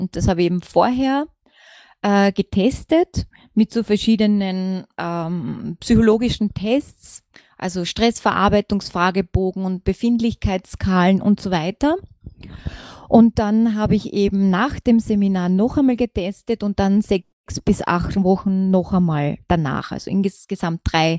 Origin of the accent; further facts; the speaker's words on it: Villach, Carinthia, Austria; Ich bin gebürtige Kärntnerin, also ich bin in Villach geboren und aufgewachsen